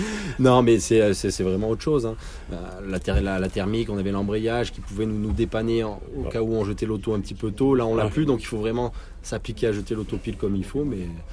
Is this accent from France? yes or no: yes; Nice, Provence-Alpes-Côte d'Azur, France; born there; Depuis toujours, j'y habite. Je suis né à Nice.